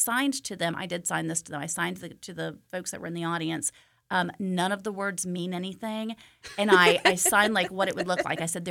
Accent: Virginia, United States; moved away; And I grew up in Virginia with a grandmother from Tennessee, so I learned sign language that's slightly different than here. Now, I've been here for 30 years

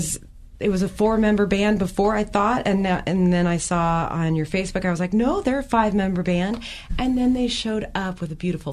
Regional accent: Kansas, United States; I'm from Kansas. I know that. I know that well.

